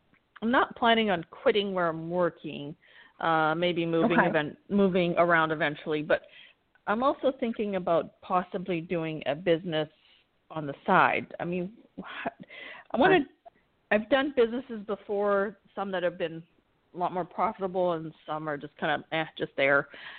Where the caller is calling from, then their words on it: Florida, United States; I'm calling from Florida.